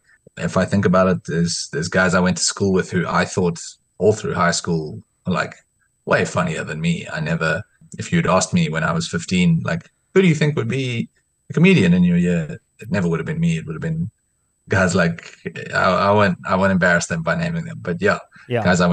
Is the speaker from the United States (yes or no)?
no; Eastern Cape, South Africa; I do think that growing up in the Eastern Cape is a massive advantage. It really is a multicultural space.